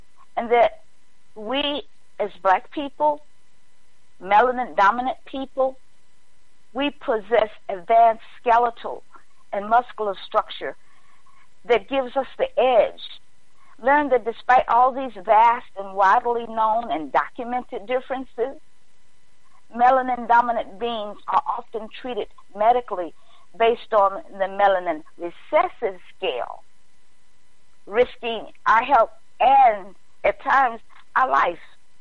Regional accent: Memphis, Tennessee, United States; Oh, my hometown. Lord have mercy. What are they doing there?

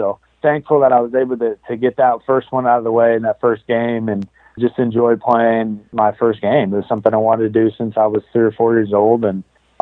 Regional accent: Massachusetts, United States; I'm from the East Coast, from Massachusetts, and all my family is back there in Mass and Connecticut

